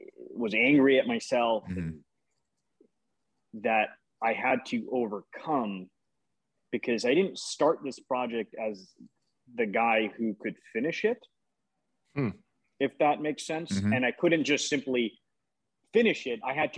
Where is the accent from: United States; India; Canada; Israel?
India; I wasn't born in America. I grew up mainly outside of America. I'm South Asian Indian.